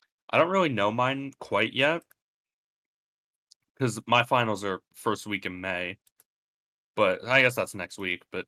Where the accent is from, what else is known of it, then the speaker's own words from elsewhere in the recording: Liverpool, Pennsylvania, United States; This is true. I come from Liverpool.